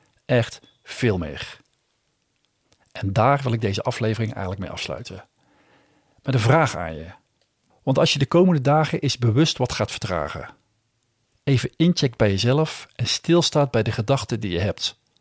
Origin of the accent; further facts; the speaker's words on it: Hogerheide, North Brabant, Netherlands; plekken in Hogerheide die voor mij kenmerkend waren in mijn jeugd en opvoeding. Bijvoorbeeld het huis waar ik ben opgegroeid en zo, waar zoveel van mij werd verwacht.